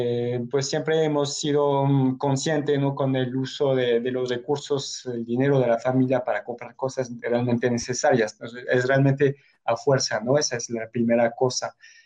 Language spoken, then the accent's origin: Spanish; France; Spanish is a second language; yo soy francesa, empezó en Francia. La primera razón fue por cuestiones económicas, ¿no? Vengo de familias humildes